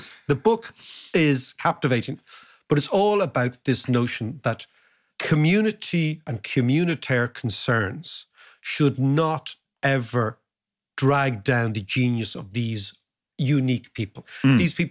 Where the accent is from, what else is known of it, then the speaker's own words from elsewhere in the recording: Ireland; I'm Irish